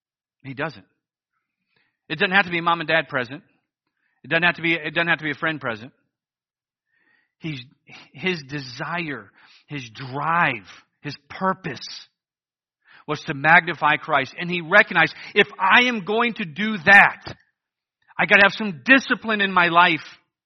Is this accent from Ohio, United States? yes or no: yes; Cleveland, Ohio, United States; Again, I'm from Cleveland. I barely know how to set up a tent.